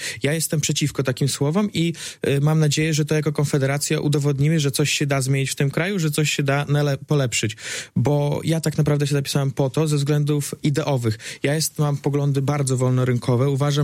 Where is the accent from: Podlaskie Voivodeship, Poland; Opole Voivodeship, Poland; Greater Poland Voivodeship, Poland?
Podlaskie Voivodeship, Poland; Augustów; now in Białystok, Poland; wychowałem się w Augustowie, obecnie mieszkam w Białymstoku.